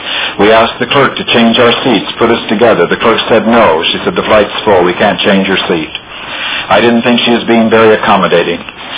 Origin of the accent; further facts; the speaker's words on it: Detroit, Michigan, United States; In the neighborhoods where we were growing up in Detroit, Michigan